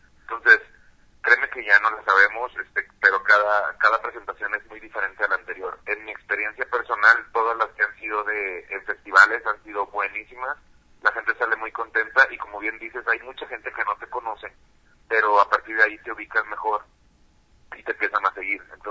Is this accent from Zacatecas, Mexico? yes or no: no; Tampico, Tamaulipas, Mexico; now in Mexico City, Mexico; Y yo soy de Tampico, Tamaulipas, y vivo acá hace ya unos 8 años.